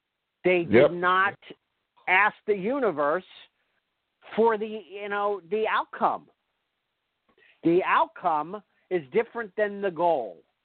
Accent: United States; As an American citizen, I have free speech and I have free choice

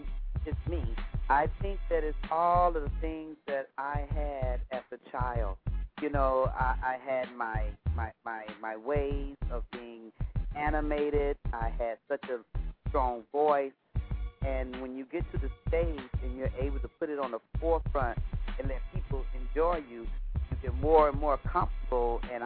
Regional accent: Georgia, United States; I'm from Georgia, and I came out here years ago, and I got hooked

